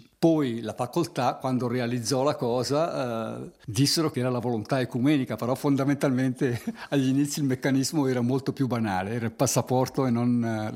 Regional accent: Bellinzona, Ticino, Switzerland; accent: Bellinzona dialect; A casa si parlava il dialetto bellinzonese fondamentalmente, ma mio papà parlava poschiavino, quindi io sono nato con i due dialetti.

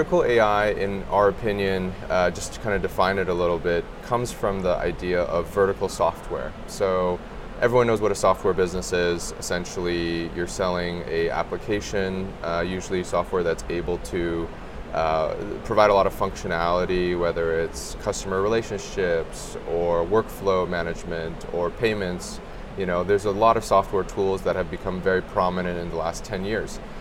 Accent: Cupertino, California, United States; So I grew up in Silicon Valley, a first generation Chinese American. My parents immigrated and lived in Silicon Valley. So they were engineers, and I kind of grew up fascinated by everything that was happening there. So I lived in Cupertino

